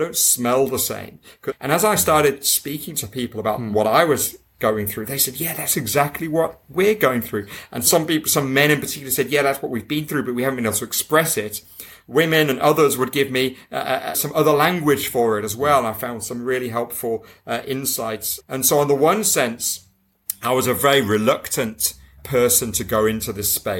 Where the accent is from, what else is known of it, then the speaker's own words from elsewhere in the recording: United Kingdom; You know, I'm British. We have a stiff upper lip.